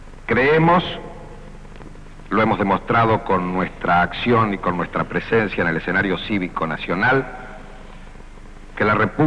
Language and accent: Spanish; Argentina; que hemos comprometido como ciudadanos y como argentinos sostener y defender